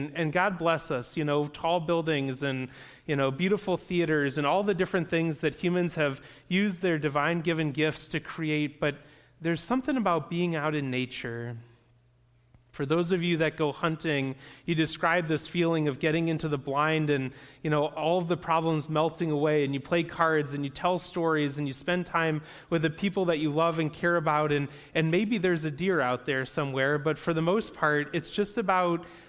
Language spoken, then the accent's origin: English; Clarkston, Michigan, United States; as a kid growing up in Clarkston with grandparents that lived in Alpena, we would quite frequently take that I-75 corridor, and something magical happens when you get north of Flint.